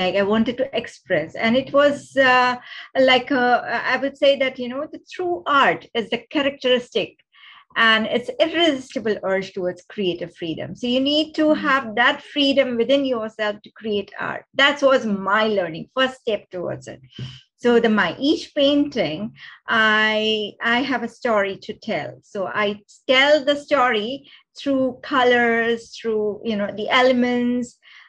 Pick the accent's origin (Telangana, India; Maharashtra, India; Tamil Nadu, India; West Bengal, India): Maharashtra, India; Mumbai; I was born and brought up in Mumbai. I'm from a Gujarati family, very traditional and very conservative.